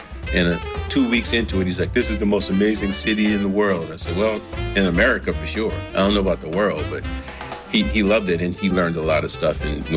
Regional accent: New Orleans, Louisiana, United States; I grew up in New Orleans and grew up singing songs and clanging pencils on a fence, singing

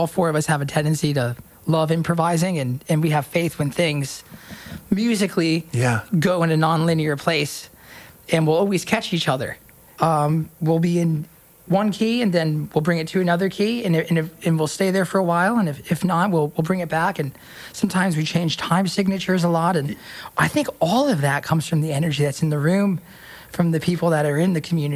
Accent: Nashville, Tennessee, United States; Growing up in Nashville, I tried my hand at doing a lot of things.

